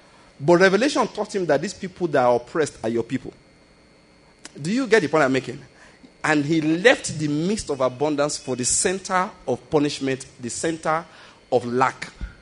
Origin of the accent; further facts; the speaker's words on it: Nigeria; because I'm a Nigerian preacher. No, Nigerian preacher.